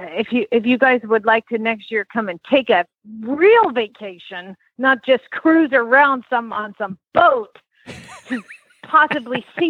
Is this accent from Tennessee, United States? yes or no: no; Arizona, United States; So it's interesting to hear about the ones in my home state of Arizona